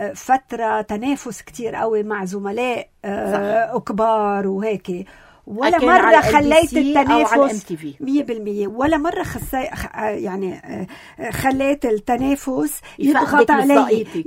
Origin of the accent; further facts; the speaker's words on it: Lebanon; نحنا كلنا كلبنانيين